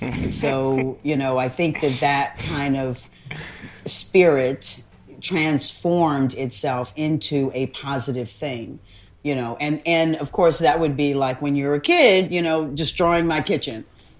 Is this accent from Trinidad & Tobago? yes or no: yes; Trinidad & Tobago; And we're from Trinidad, right? So, you know, we eat a lot of curry